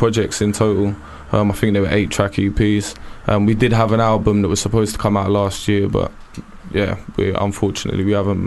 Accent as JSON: {"language": "English", "town": "Brentford", "region": "London", "country": "United Kingdom", "lives_now": "Ladbroke Grove, United Kingdom", "said": "I'm from Brentford, but Ladbroke Grove, reside in Ladbroke Grove, Shepherd's Bush kind of area as well"}